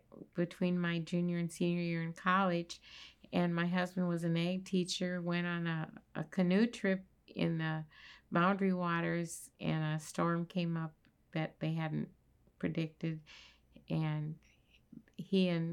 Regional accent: Sioux Falls, South Dakota, United States; also born or lived in Minnesota; Well, I grew up in Sioux Falls, South Dakota.

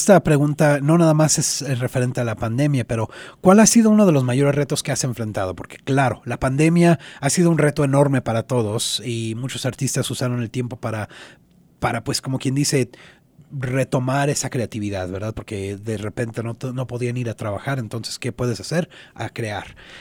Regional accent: United States; Yo nací aquí en Estados Unidos, he vivido la mayor parte de mi vida aquí en Estados Unidos

